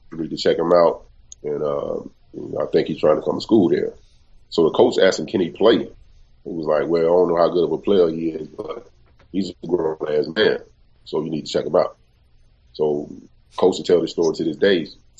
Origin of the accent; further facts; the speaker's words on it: Alabama, United States; And, you know, I'm from Alabama. I'm from the South.